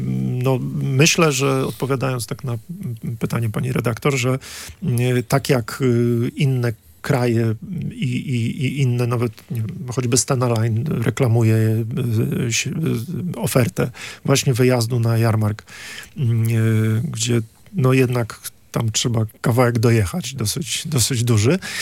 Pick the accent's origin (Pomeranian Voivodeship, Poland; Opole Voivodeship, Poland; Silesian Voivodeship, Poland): Pomeranian Voivodeship, Poland; Gdynia; choć sam jestem z Gdyni